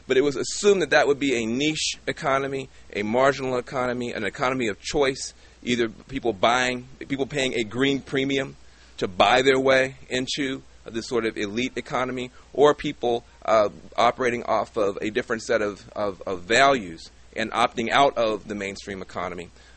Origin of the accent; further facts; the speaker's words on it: California, United States; I'm from the Bay Area, so we know a lot about the eco-freaks.